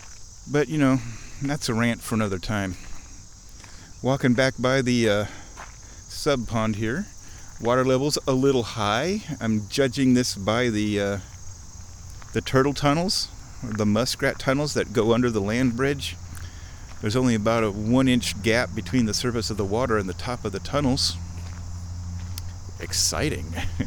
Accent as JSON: {"language": "English", "region": "Nebraska", "country": "United States", "said": "I am not an American. I'm a Nebraskan."}